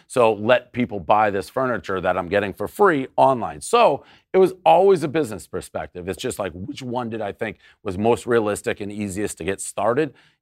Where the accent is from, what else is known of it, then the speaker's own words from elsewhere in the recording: Boston, Massachusetts, United States; I lived in an era growing up in Boston, like Dan Shaughnessy's a local sports writer.